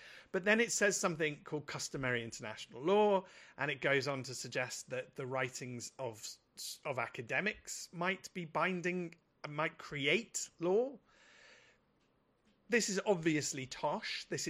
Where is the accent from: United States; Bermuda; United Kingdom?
United Kingdom; But because I'm British and fiercely patriotic